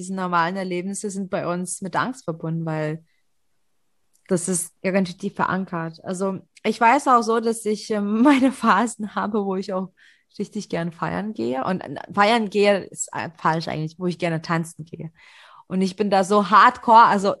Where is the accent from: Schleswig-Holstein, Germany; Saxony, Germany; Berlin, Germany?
Saxony, Germany; Leipzig; ich fühle mich sicher in Leipzig und ich bin Leipziger, das ist mein Zuhause.